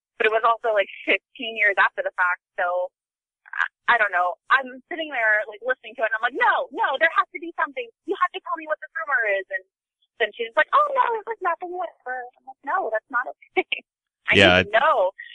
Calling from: Sacramento, California, United States; I'm calling from Northern California, Sacramento area.

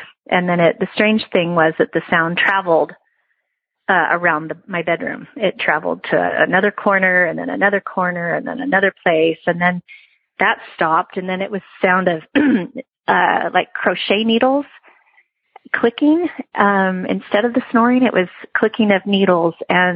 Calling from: Idaho, United States; I'm calling from Idaho.

